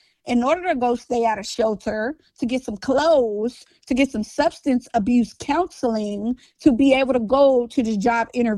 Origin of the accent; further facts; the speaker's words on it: Los Angeles, California, United States; growing up in Cali and going to, growing up in Los Angeles, California, going to Dorsey Susan Miller High School